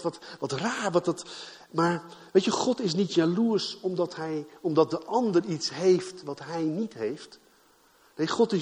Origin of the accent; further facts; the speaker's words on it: Gouda, South Holland, Netherlands; wij hebben in een buurt gewoond in Gouda. We komen oorspronkelijk uit Gouda.